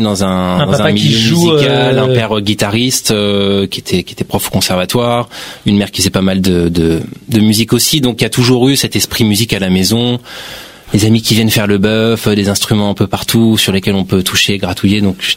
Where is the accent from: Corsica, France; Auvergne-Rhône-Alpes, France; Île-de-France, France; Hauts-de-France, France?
Île-de-France, France; Paris; born there; Donc, mais je suis né à Paris, moi.